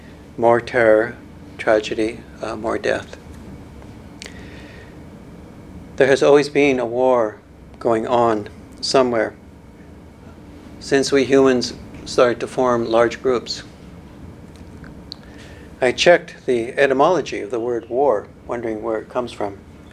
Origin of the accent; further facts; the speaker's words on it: Calgary, Alberta, Canada; And although I was raised in Calgary, I grew up with schoolmates who were second-generation Ukrainian.